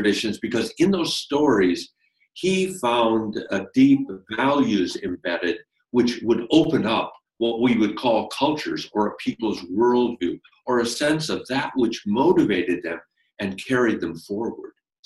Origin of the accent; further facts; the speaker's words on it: North Dakota, United States; I come from North Dakota, and so I grew up in a part of the world where Lakota and Dakota and Nakota people in that region, the different dialectical groups of people